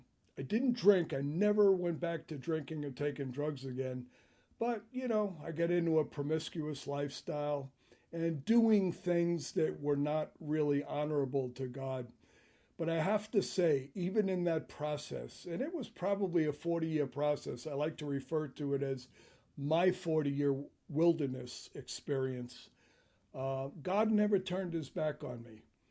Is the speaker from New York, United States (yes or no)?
yes; New York, United States; how I grew up in New York, and then all of a sudden I became a police officer.